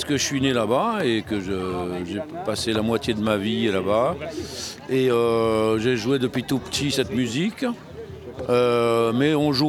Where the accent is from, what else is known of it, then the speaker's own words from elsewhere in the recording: Réunion, France; En fait, nous, on est des Réunionnais, mais moi, on vit en France